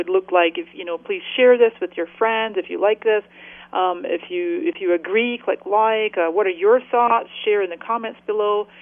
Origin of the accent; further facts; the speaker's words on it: Scotland, United Kingdom; I'm Scottish. I've got frugal Scottish genes.